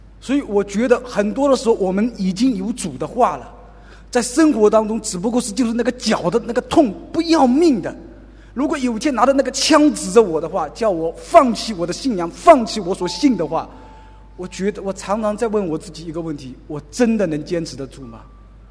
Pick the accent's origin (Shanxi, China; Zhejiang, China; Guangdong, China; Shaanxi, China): Zhejiang, China; 可能我是来自浙江的